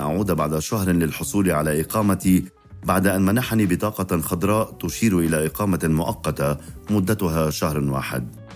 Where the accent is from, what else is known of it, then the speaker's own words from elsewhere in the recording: Syria; now in Lebanon; لأنني كسوري لاجئ لا يمكنني العودة إلى سوريا